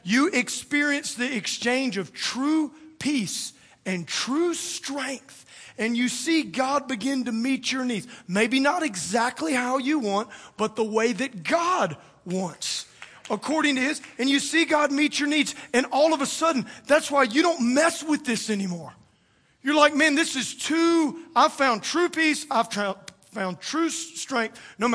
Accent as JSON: {"language": "English", "region": "Louisiana", "country": "United States", "said": "I mean, I'm from South Louisiana. It was like Mardi Gras, but except with the beads, it was money."}